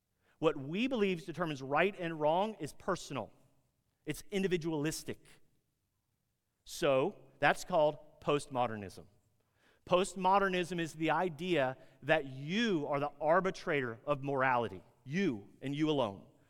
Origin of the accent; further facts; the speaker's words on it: United States; you should absolutely feel a lot of tension as an American, as a Christian.